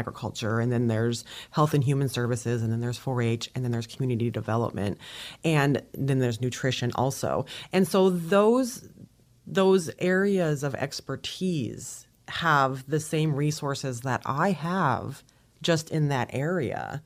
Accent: Minnesota, United States; I'm from Minnesota, and we had 4-H. It just was not nearly as pervasive and ubiquitous as it is here in southern Indiana.

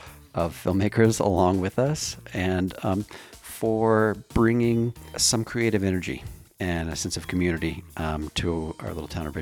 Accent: Uruapan, Michoacán, Mexico; now in United States; I'm originally from Urapan, Michoacan. If you know Michoacan, you probably know it from Breaking Bad, where the Salamancas came.

